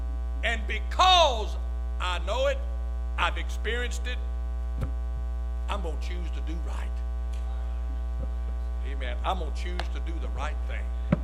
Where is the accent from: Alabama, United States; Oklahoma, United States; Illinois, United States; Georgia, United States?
Alabama, United States; Mobile; For those of you who didn't know, I was raised in Mobile, Alabama.